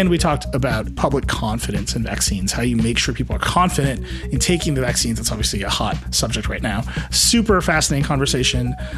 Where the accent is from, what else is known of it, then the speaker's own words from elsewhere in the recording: Midwest, United States; I'm from the Midwest.